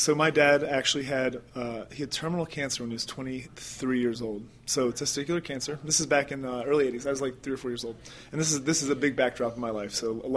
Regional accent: Florida, United States; I grew up in South Florida.

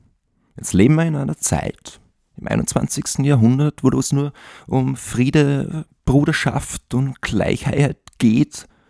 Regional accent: Austria; Und gerade wir als Österreicher, das muss man sich immer wieder ins Bewusstsein aufrufen.

